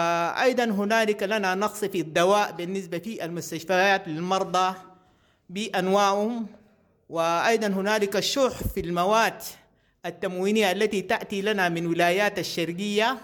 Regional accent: Sudan; فنحن الآن نحن سودانيين لا نميز بالقبلية ولا الجهوية

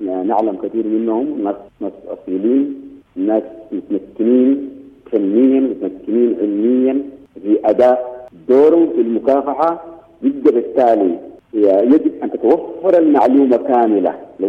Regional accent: Sudan; في معظم مناطق الزراعة التقليدية عندنا في السودان ولايات دارفور الخمس وولايات كردفان الثلاث

